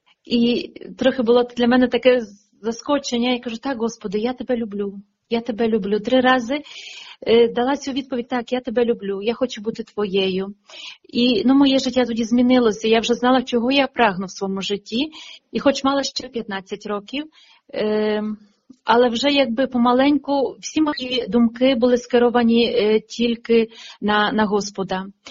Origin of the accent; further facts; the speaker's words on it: Berdychiv, Zhytomyr Oblast, Ukraine; так як я з Бердичева, то від дитинства допомагала отцям кармелітам, сестрам